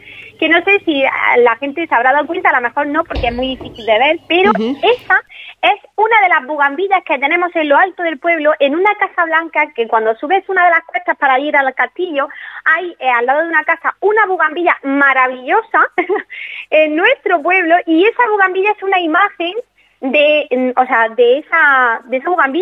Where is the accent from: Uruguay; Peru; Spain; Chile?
Spain; Granada, Andalusia; porque yo soy de Granada, ¿no?